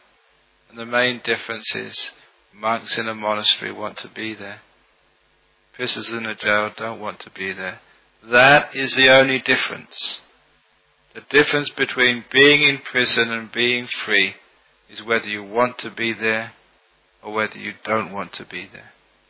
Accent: London, United Kingdom; born there; I was born in London. I became a Buddhist.

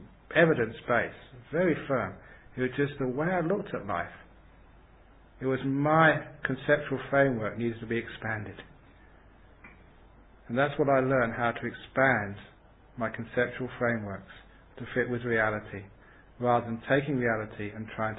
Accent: England, United Kingdom; what country do you come from? We say, I come from England.

